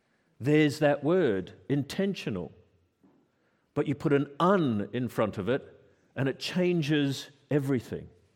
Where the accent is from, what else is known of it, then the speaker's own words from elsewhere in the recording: Australia; also born or lived in South Africa; now in United Kingdom; As an Australian man who has lived in Oz for a lot of my life, lived in South Africa for some of my life, and now lived in the UK for a lot of my life